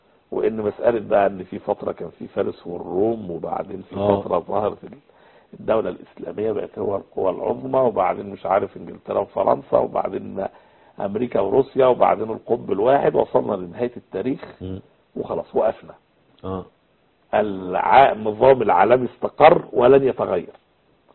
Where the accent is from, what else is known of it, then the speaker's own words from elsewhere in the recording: Egypt; عندنا في مصر